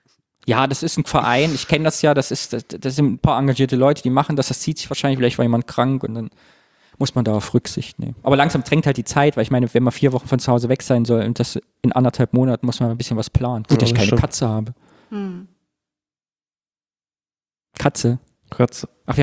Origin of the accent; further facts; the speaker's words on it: Cologne, North Rhine-Westphalia, Germany; es gibt Menschen in Zollstock, wo ich herkomme